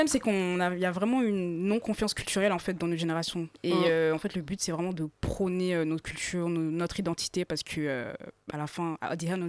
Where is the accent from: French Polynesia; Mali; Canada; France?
Mali; je suis pas à 100% sénégalaise parce que je suis malienne, j'ai grandi au Mali.